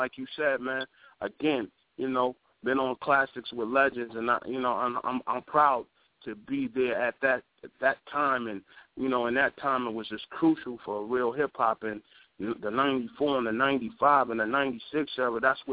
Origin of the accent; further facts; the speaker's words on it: Brooklyn, New York, United States; And I'm from Brooklyn, Flatbush. But I used to hang out in Rochdale and all that.